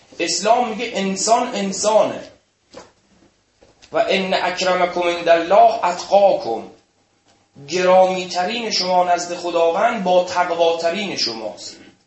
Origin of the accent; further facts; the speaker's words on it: Iran; اگه ما ایرانی ها افتخار میکنیم که ما ایرانی هستیم